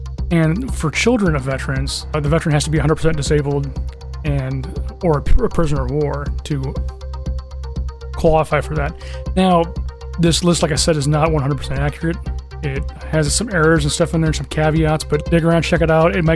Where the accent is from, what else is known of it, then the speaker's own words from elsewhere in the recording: Washington, United States; my home state of Washington